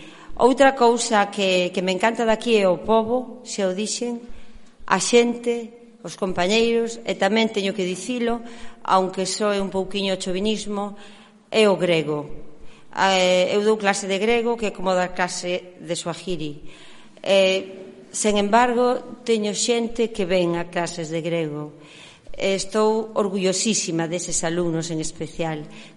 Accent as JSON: {"language": "Galician", "town": "Padrón", "region": "Galicia", "country": "Spain", "lives_now": "Rianxo, Spain", "said": "Eu son oriunda de Padrón. Estaba acostumbrada aos padroneses, que son bastante xosos, por utilizar un eufemismo."}